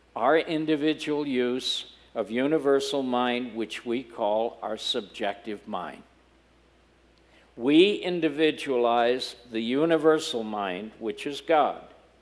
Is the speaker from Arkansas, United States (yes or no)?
no; Massachusetts, United States; born there; When I was a kid, I was born outside of Boston in a small burg, but we used to go up to New Hampshire in the summer